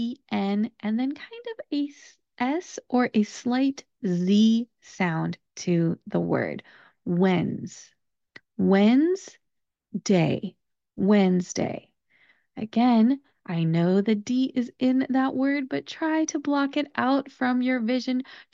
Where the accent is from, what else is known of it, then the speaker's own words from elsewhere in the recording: California, United States; accent: American; I speak with an American accent. I am from California, specifically Southern California, and I think my accent is pretty neutral, but I definitely have one